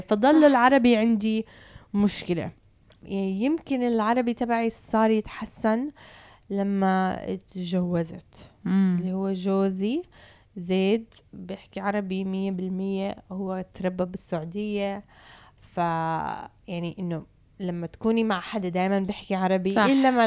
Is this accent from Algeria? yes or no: no; Canada; أنا طول حياتي يعني من وأنا صغيرة وعايشة بكندا أهلي كانوا كتير مركزين على العربي